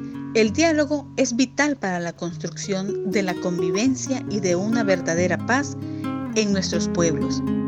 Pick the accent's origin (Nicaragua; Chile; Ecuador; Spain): Nicaragua; En Nicaragua, de donde soy, la violencia ha escalado al punto de fragmentar al país